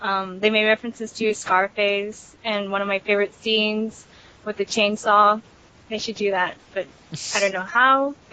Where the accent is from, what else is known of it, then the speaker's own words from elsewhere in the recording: New Orleans, Louisiana, United States; But, and by the way, I'm from New Orleans, so... yeah.